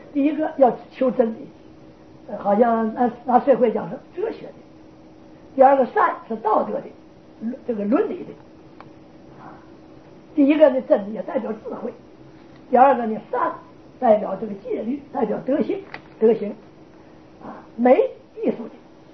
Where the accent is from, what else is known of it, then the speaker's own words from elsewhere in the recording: China; 往北来传的大乘佛法，我们中国人接受的90%以上都是梵文的经典。